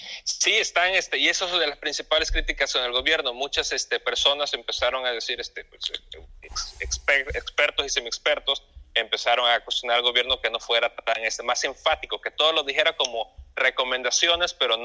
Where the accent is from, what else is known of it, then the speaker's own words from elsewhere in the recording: Mexico; Y pues yo sí me cuestioné, como soy mexicano